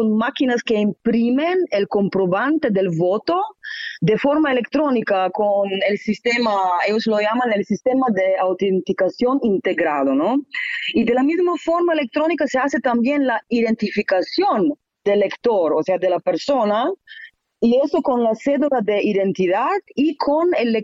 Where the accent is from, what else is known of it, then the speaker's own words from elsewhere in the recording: Slovenia; Spanish is a second language; debido a que en el viejo continente, ¿no?, yo soy de Eslovenia, todavía votamos de forma manual